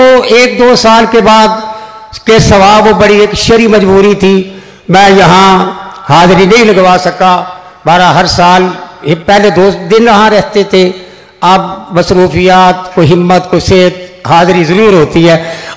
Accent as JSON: {"language": "Urdu", "town": "Charanda", "region": "Punjab", "country": "Pakistan", "said": "میرا تعلق چرنڈا سے ہے, چرنڈا مولانا شہابادی جانتے ہیں, چناب نگر کے بعد سب سے زیادہ کثرت سے قادیانی وہاں ہے."}